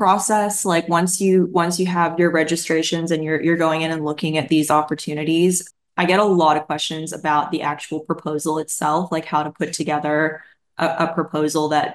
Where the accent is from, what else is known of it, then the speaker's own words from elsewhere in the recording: Canada; moved away; But yes, it is a little bit ironic that I came in as a Canadian and had to figure out how to do all of this.